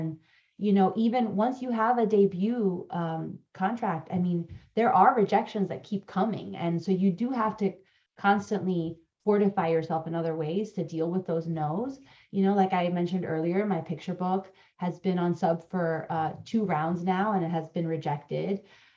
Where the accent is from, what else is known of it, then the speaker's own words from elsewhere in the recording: Honduras; first language Spanish; English is a second language; now in New York City, United States; I was born and raised in Honduras. Spanish is my first language as well.